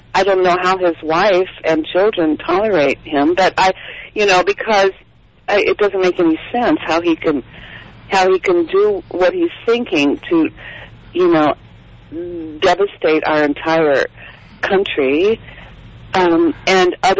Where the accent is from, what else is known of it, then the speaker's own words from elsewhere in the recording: United States; You know, we're from America.